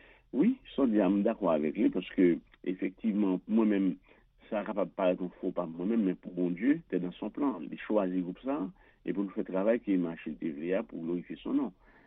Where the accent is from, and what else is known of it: Haiti